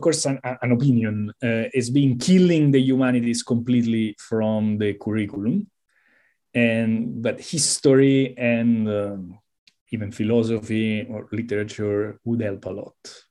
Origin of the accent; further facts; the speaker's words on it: Rome, Lazio, Italy; English is a second language; All the empires, and I'm from Rome, and the Roman Empire is not here anymore.